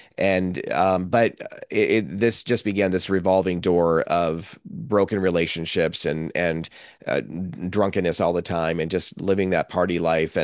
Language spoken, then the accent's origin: English; New York, United States; brought me to a church in upstate New York in my hometown, pretty close to where I grew up.